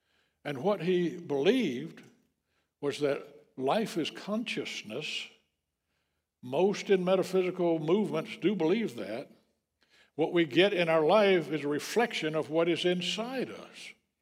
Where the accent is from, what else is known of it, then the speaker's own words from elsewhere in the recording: College Park, Georgia, United States; I grew up in College Park, Georgia. That's a big, you know, it was on the edge of country then.